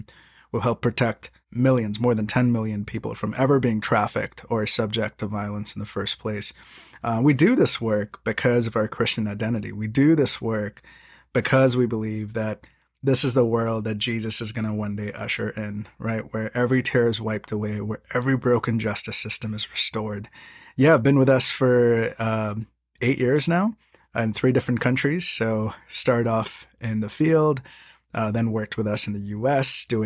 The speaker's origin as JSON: {"language": "English", "town": "Mumbai", "region": "Maharashtra", "country": "India", "tie": "born or raised there", "moved": "as an adult", "lives_now": "Atlanta, United States", "said": "So I was born and raised in Mumbai, India, spent the first 18 years of my life there. And then my family immigrated to Atlanta, Georgia, right after I finished high school. So I've spent most of my adult life in the U.S., most of it in Atlanta, some in D.C."}